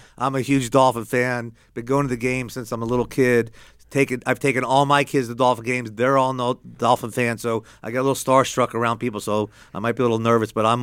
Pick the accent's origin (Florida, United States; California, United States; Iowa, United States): Florida, United States; I got the passion from growing up in South Florida. I'm a Florida boy.